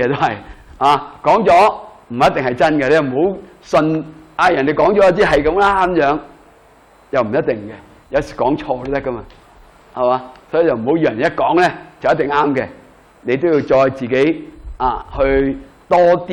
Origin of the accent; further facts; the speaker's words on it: China; 即系我哋中国人好中意咁噶嘛